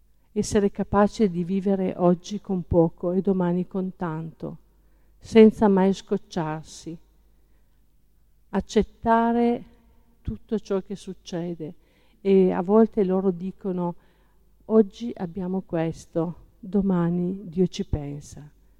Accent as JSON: {"language": "Italian", "region": "Piedmont", "country": "Italy", "said": "per fortuna che sono piemontese doc"}